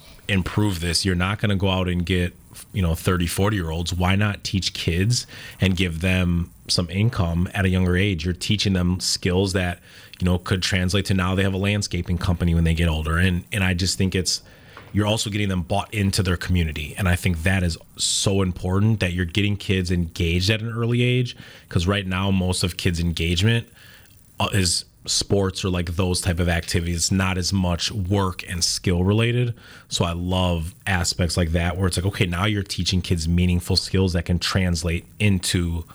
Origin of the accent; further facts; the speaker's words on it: Glendale, Wisconsin, United States; also born or lived in Milwaukee; Well, I grew up in Glendale and then moved to Milwaukee when I was in, like, what was it, eighth grade, maybe? So I've lived in Milwaukee.